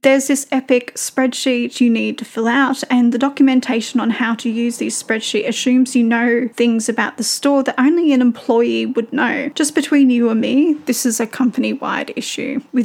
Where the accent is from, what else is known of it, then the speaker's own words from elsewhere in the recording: Australia; Maybe it's because I'm Australian